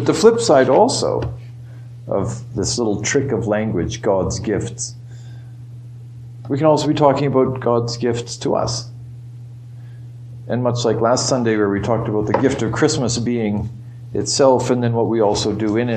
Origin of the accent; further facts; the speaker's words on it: Alberta, Canada; growing up in Shuruvark, right outside of Edmonton